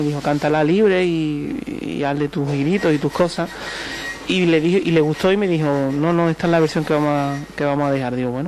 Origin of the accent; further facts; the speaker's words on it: Málaga, Andalusia, Spain; Empezamos en mi tierra, en Málaga